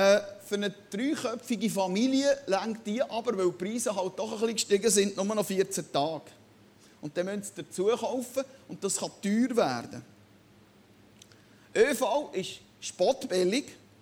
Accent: Switzerland; Kann man sich ja als Schweizer mal leisten, denkt man vielleicht.

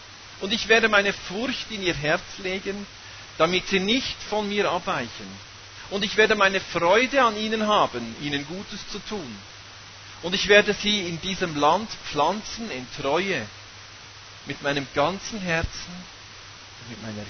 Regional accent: Norway; Ich bin halt Norweger, versteht ihr?

